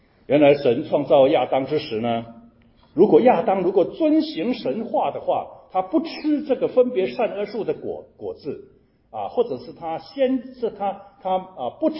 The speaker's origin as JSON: {"language": "Chinese", "country": "China", "said": "其实我们中国人有时候也讲归土"}